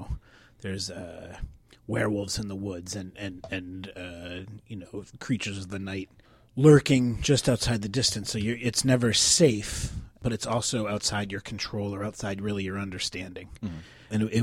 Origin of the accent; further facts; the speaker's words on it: United States; as an American who was against the Iraq occupation from the beginning